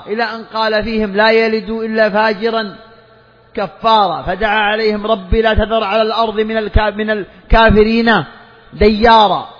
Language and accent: Arabic; Saudi Arabia; عندنا في المملكة العربية السعودية